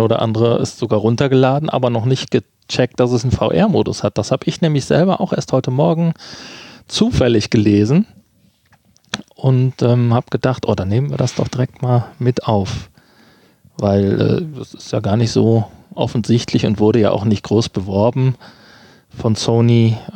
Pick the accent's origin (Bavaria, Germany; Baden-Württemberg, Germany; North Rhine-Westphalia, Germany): North Rhine-Westphalia, Germany; wir reden bei uns im Ruhrgebiet sagt man das auch.